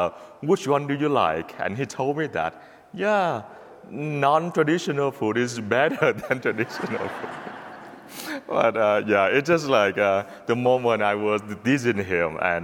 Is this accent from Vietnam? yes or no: yes; Vietnam; now in United States; Recently, I have a friend from Vietnam. I'm from Vietnam, and I had a friend from Vietnam.